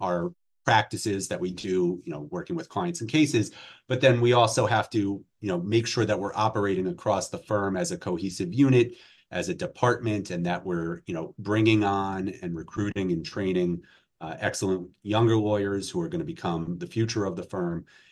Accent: New Jersey, United States; I grew up in New Jersey, and my father was and is a very, very talented, exceptional trial lawyer.

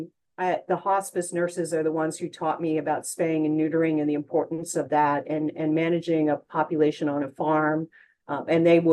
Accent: Vermont, United States; So I was born in Vermont, and I am a fifth generation Vermonter who have always rescued animals.

